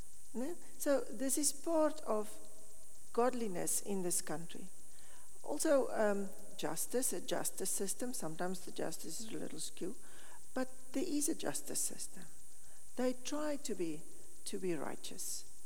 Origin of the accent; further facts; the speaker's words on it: South Africa; born there; My father and mother immigrated to South Africa on honeymoon. So I was born in South Africa. And then I felt I'm South African. When I'm here, I feel I'm South African. When I'm South Africa, I feel I'm a little strange.